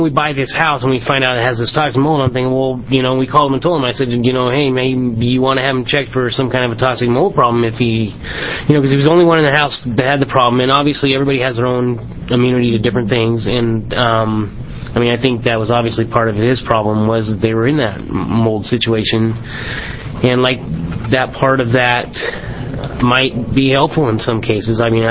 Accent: Eugene, Oregon, United States; It's a small town. We're from Eugene, and it's a small town.

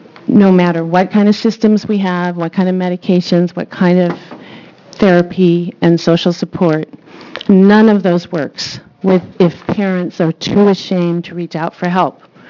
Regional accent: Portland, Oregon, United States; from Portland.

